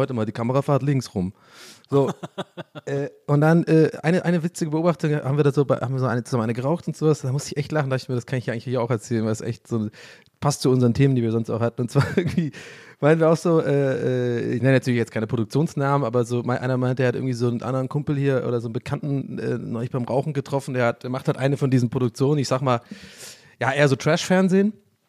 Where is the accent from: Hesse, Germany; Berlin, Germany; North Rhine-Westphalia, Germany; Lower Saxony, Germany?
North Rhine-Westphalia, Germany; Cologne; born there